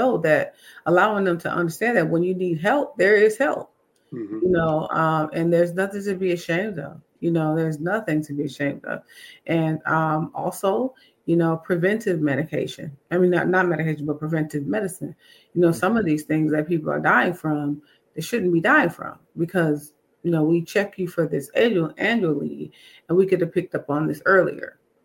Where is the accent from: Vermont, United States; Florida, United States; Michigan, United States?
Michigan, United States; Muskegon Heights; Okay, so yes, I am originally from Muskegon Heights.